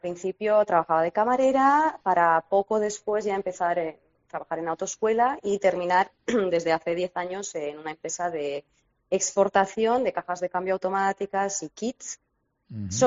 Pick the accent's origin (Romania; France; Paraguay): Romania; Spanish is a second language; moved away as an adult; now in Spain; mucho más abierta que la gente que yo conocía en mi país, ¿no? En Rumanía.